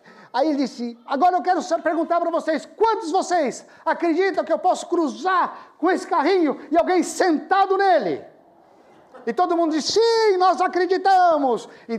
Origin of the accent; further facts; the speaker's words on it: Brazil; Eu sou brasileiro.